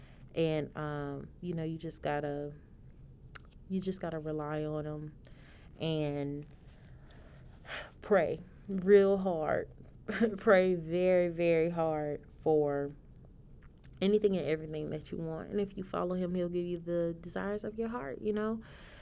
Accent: North Carolina, United States; Like, we're an hour from Elizabeth City. Okay. And, you know, Elizabeth City is more coastal. But we have a river that runs through Bertie. We got water.

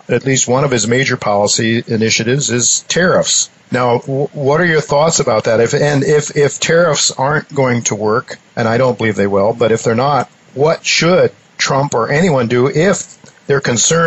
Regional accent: Ohio, United States; I know I'm from Ohio, and I know the scenario in Ohio.

